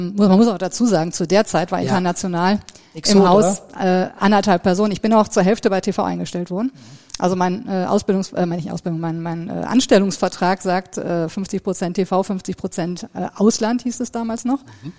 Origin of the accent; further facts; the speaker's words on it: Bonn, North Rhine-Westphalia, Germany; Grundschule, noch im Bonner Raum. Ich bin in Bonn geboren und dort auch zur Schule gegangen, dort aufgewachsen. Danach ins Gymnasium in Bonn